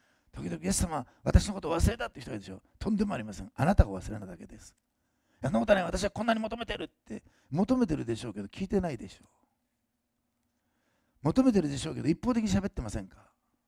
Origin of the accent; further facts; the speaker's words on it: Osaka, Japan; 大阪出身だからかもしれませんが、